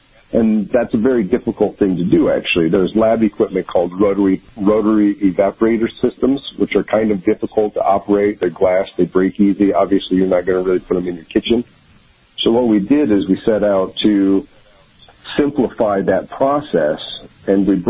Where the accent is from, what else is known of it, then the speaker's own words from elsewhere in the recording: Michigan, United States; I grew up in Michigan, just outside of Ann Arbor.